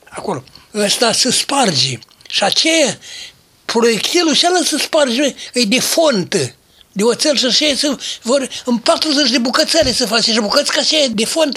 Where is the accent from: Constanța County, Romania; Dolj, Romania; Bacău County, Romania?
Bacău County, Romania; Berești; la vreo 20 de kilometri departe de Berești, Sazlău, de unde sunt eu.